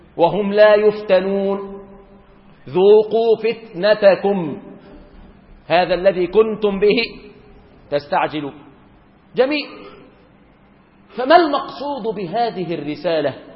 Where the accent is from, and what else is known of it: Egypt